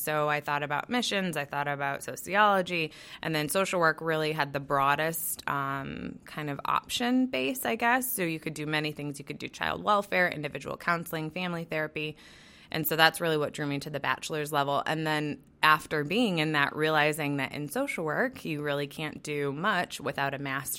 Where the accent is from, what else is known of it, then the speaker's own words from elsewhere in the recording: Midwest, United States; So I grew up in the Salvation Army, grew up in the Midwest.